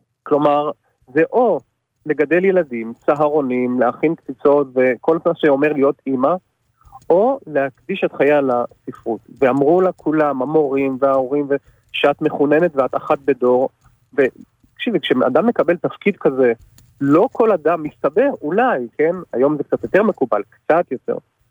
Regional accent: Holon, Tel Aviv District, Israel; אני גדלתי בחולון

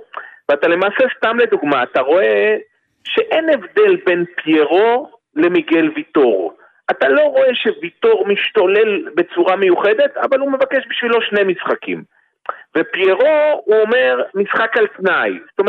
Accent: Rehovot, Central District, Israel; born there; now in Rishon LeZion, Israel; היום גר בראשון, כן, אבל יליד רחובות.

